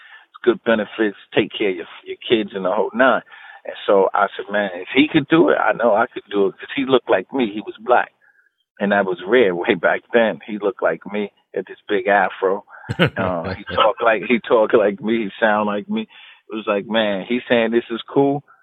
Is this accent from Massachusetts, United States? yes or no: no; Queens, New York, United States; So I grew up in Queens, New York. And, you know, back then, it's funny because you would ride around.